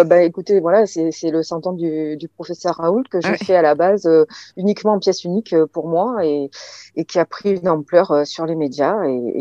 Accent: La Ciotat, Provence-Alpes-Côte d'Azur, France; moi je suis native de La Ciotat

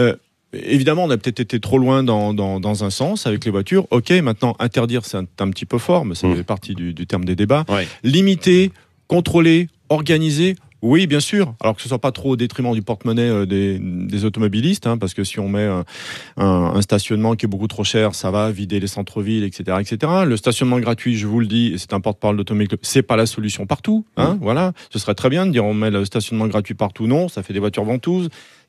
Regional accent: Lyon, Auvergne-Rhône-Alpes, France; moi je suis lyonnais

